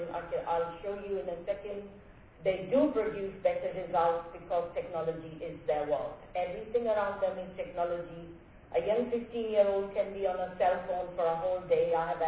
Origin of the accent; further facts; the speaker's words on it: England, United Kingdom; moved away as an adult; What drives me? I come from England. I was an Office for Standards in Education inspector some 17 years ago.